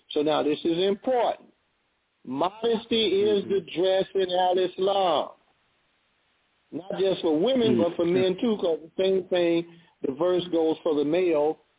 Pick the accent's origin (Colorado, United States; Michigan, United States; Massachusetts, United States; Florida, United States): Florida, United States; Jacksonville; We grew up together in the Blodgett homes in Jacksonville.